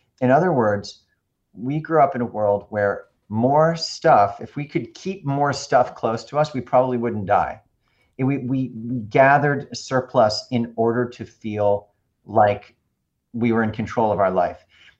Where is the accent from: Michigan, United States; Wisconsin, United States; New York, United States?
New York, United States; Like to say, as a New Yorker